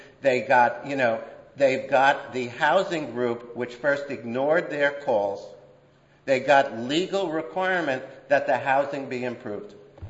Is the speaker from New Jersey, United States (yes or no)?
no; New York, United States; borrowed from Henry Barnes' barn dance when I grew up in New York, the greatest traffic commissioner I ever knew.